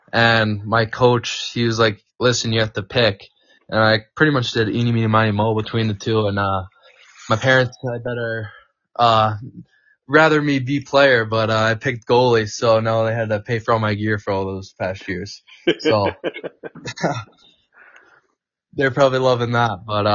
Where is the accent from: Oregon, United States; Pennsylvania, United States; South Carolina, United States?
Pennsylvania, United States; Elizabethtown; Yeah, well … I'm from Elizabethtown, Pennsylvania, so it's a little town probably 10 minutes outside of Hershey, PA.